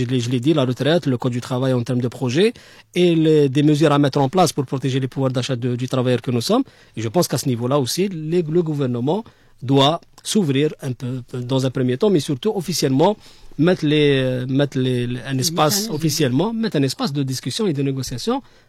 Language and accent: French; Algeria; On n'est pas à l'abri parce que tout simplement, c'est pas parce qu'on est des Algériens.